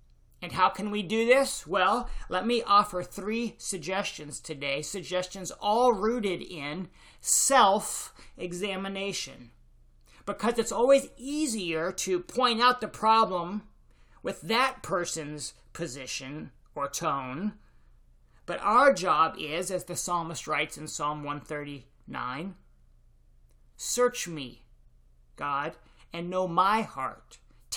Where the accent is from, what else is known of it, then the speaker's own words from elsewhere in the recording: North Carolina, United States; Because I grew up in North Carolina as a huge Tar Heel basketball fan